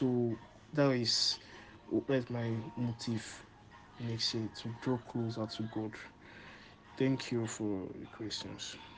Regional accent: Nigeria; I'm from Nigeria.

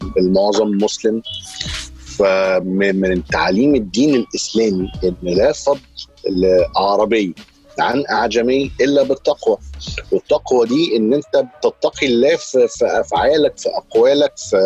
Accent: Egypt; واحنا كمصريين في عنصريه مننا نفسنا.

